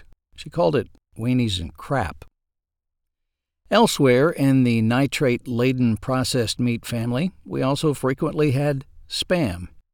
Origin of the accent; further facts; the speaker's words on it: Ashdown, Arkansas, United States; That was my quick go-to meal growing up in Ashdown, Arkansas.